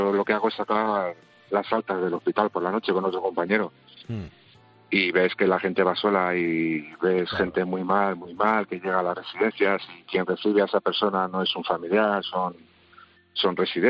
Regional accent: Madrid, Community of Madrid, Spain; now in Guadalajara, Spain; yo soy de Madrid, ahora vivo en Guadalajara

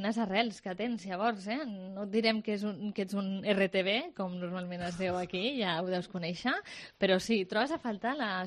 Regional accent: Reus, Catalonia, Spain; com a reusenca també.

